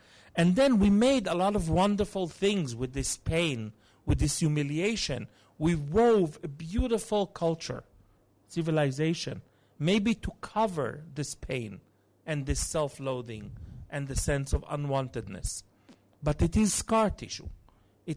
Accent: Jerusalem, Jerusalem District, Israel; I was raised right here in Rehov Chernyakhovsky. And Jerusalem of my childhood was much more secular than it is right now.

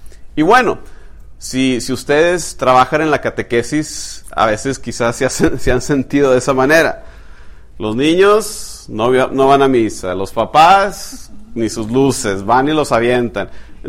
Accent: Mexico; Yo en mi país, de México, muchas procesiones, ¿verdad?

